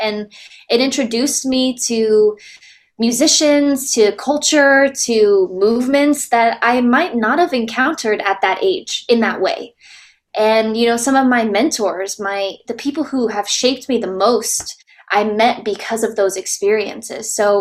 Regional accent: Toledo, Ohio, United States; I'm from Toledo, Ohio, a very small town in Toledo.

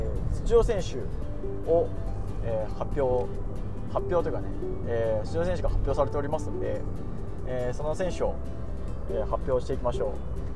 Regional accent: Gifu, Japan; 僕も岐阜の人なので非常に推していきたいかなと思うんですけど

